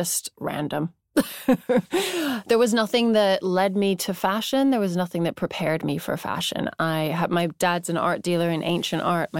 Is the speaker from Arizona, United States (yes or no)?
yes; Tucson, Arizona, United States; also born or lived in Santa Fe; because I grew up in Tucson, Arizona, and then Santa Fe, New Mexico, which is a pocket of the art world.